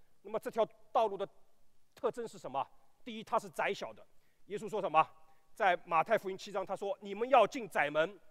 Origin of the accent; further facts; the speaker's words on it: China; 我们是中国人